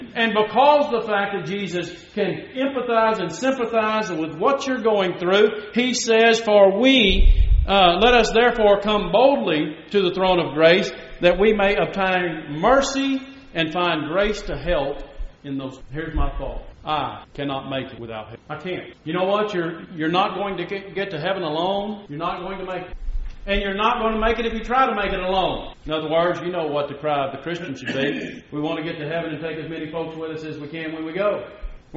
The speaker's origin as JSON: {"language": "English", "region": "Texas", "country": "United States", "tie": "born or raised there", "said": "And I'm a simple individual from East Texas, born and raised in East Texas."}